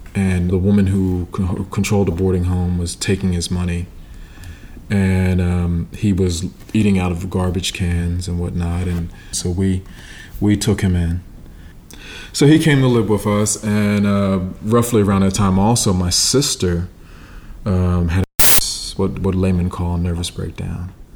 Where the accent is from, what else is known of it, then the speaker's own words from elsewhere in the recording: Philadelphia, Pennsylvania, United States; I'm originally from Southwest Philly. From a working class neighborhood called Pascal, which when I grew up was predominantly an African American community.